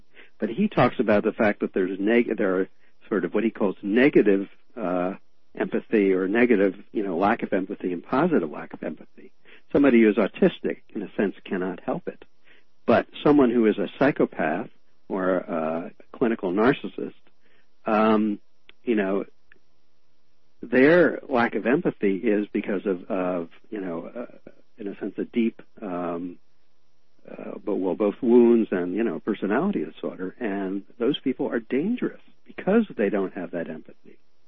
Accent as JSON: {"language": "English", "region": "Northeast", "country": "United States", "tie": "born or raised there", "said": "I'm not from the South. I grew up in the, you know, Northeast."}